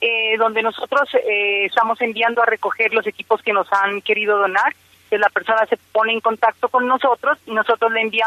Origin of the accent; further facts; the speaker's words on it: Colombia; Los colombianos y todo el mundo en este momento estamos queriendo ayudar